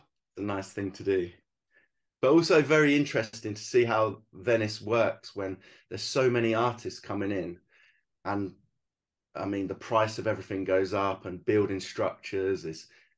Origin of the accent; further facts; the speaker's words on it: England, United Kingdom; I thought when I came over as the Englishman into their country, it looks a bit arrogant when you kind of go, look at all my work.